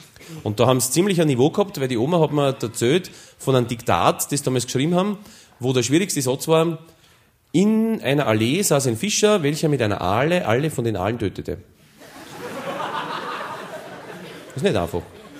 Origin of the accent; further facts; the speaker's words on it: Waldhausen, Upper Austria, Austria; born there; Geboren bin ich 1962 in Waldhausen. Waldhausen, das werden Sie nicht kennen, das ist 5 Kilometer weg von Dimbach. Das ist 15 Kilometer oberhalb von Grein.